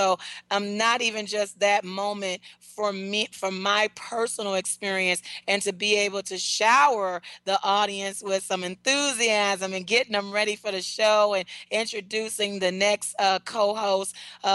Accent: Detroit, Michigan, United States; We also have in Detroit, my hometown, hello Detroit

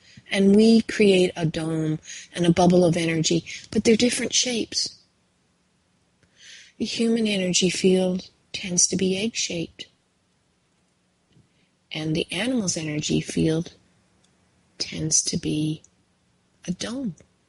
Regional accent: Canada; now in Alabama, United States; Even though I'm Canadian, I ended up in Alabama.

